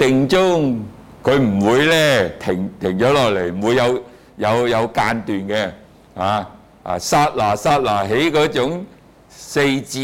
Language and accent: Cantonese; Hong Kong; born there; 今日我生在香港咧，第世我生去兜率噶啦